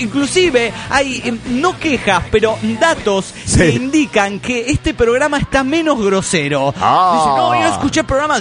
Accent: Delta, Colorado, United States; de Delta, Colorado.

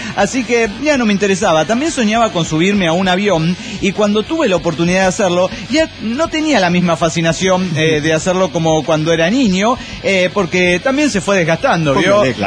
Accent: Teloloapan, Guerrero, Mexico; born there; Pero bueno, yo nací en Telolhuapan, en Guerrero.

